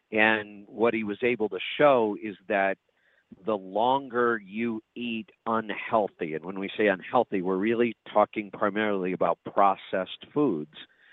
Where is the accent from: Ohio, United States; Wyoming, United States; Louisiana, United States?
Ohio, United States; I mean, you and I grew up in Ohio, and it was that typical Midwestern, you know, you're not near fresh seafood